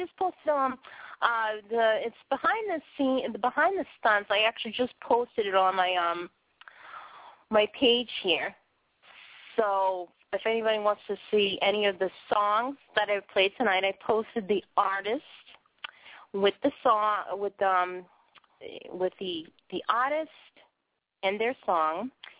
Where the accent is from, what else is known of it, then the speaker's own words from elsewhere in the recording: Boston, Massachusetts, United States; I never think that I have an accent because I'm from Boston